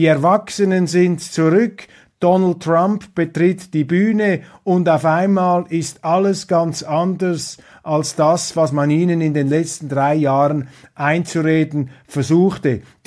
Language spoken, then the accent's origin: German; Switzerland; Als Schweizer bin ich kein Freund des dekretierten Durchregierens.